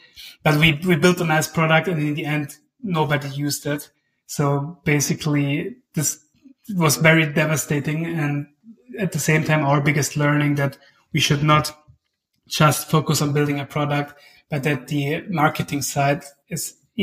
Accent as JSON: {"language": "English", "region": "southern Germany", "country": "Germany", "said": "But we came from South Germany, and it's super conservative there."}